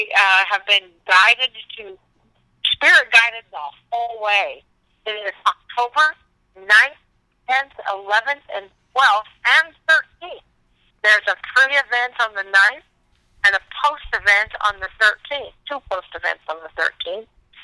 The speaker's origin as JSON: {"language": "English", "region": "Missouri", "country": "United States", "said": "and I'm from Missouri. You have to prove it to me."}